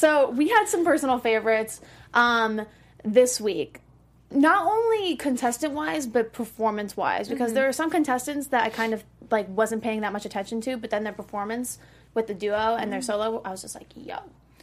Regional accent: Colts Neck, New Jersey, United States; I'm from Colts Neck, New Jersey, if that's cool enough for you guys.

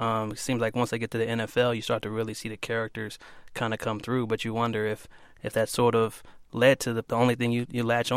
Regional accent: Kansas City, Missouri, United States; We've seen my hometown Kansas City Royals, shameless plug, in 30 years of misery.

